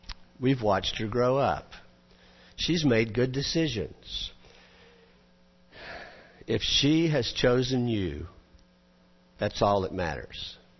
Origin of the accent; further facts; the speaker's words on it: Georgia, United States; She was from California. I was from Georgia.